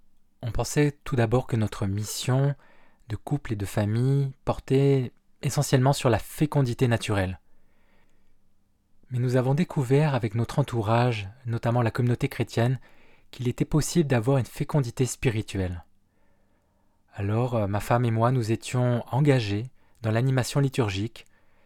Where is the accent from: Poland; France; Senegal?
France; moved away as an adult; now in Montréal, Canada; J'ai quitté la France en 2009 pour venir travailler à Celles et Lumières. En 2011, je suis rentré en France pour me marier, et quelques jours après notre mariage, mon épouse et moi sommes revenus nous installer à Montréal.